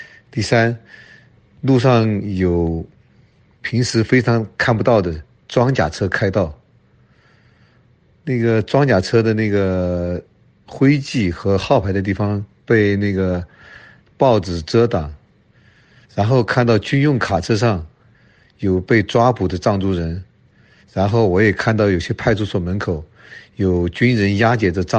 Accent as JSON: {"language": "Chinese", "region": "Sichuan", "country": "China", "said": "我是一名来自中国四川的工程技术人员，"}